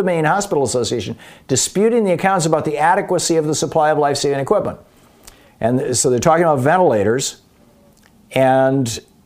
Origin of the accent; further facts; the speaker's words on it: Lansing, Michigan, United States; I told you, when I grew up in Lansing, Michigan, one of the three hospitals in town, St. Lawrence was run by the Catholics